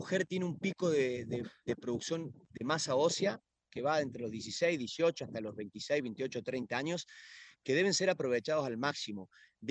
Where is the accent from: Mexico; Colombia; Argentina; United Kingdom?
Argentina; Córdoba; now in Madrid, Spain; soy bastante cordobés. Bueno, hace 15 años que estoy en Madrid, pero que no, argentino.